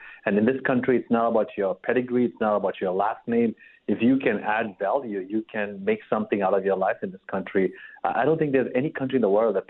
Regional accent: India; now in United States; growing up in India

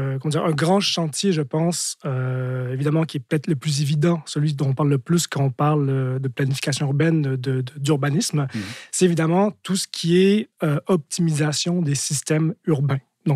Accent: Montreal, Quebec, Canada; Jusqu'à maintenant, je dois dire que c'est Montréal.

